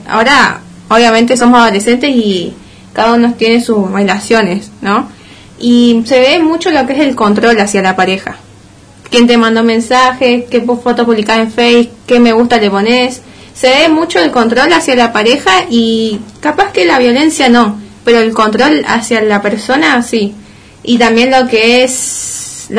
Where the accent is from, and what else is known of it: Argentina